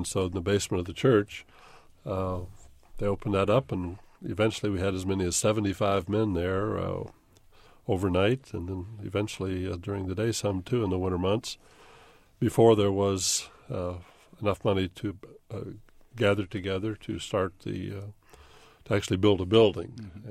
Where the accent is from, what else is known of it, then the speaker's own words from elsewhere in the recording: Urbana, Illinois, United States; Well, the last part is easy. I was born here. I was born in Urbana years ago in Carl's Hospital. And in fact, my father was born in Champaign-Urbana.